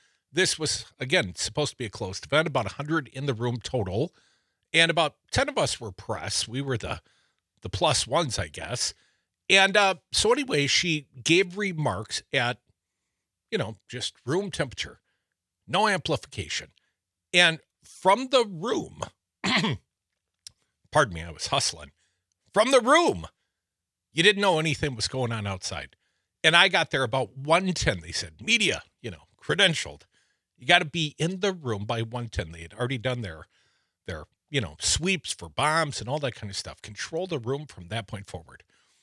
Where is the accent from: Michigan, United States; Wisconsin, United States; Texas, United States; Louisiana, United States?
Wisconsin, United States; Madison; big news just came from Kamala Harris on the Wisconsin State Capitol Square. The vice president in my hometown, I got to see her.